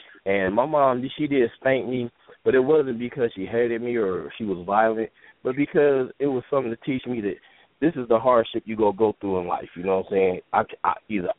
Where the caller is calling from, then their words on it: Rome, Ohio, United States; I'm calling from Rome, Ohio.